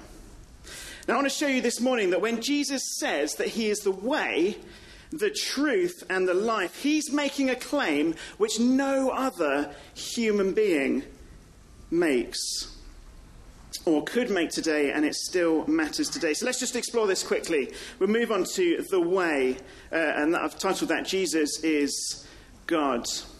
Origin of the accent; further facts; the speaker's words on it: England, United Kingdom; I think, as English people, do it.